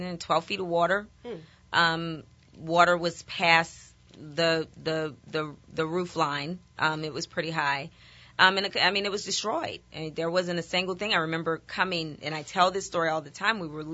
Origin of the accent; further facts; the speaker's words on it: New Orleans, Louisiana, United States; I actually grew up in Treme. I grew up in the Seventh Ward, but we would actually come to Gentilly to go to restaurants